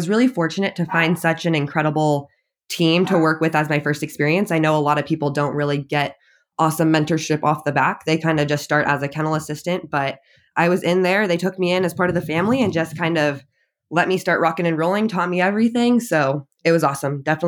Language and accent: English; Escondido, California, United States; I grew up in Southern California, so Escondido, basically San Diego area, and then have kind of migrated up through California through my educational journey.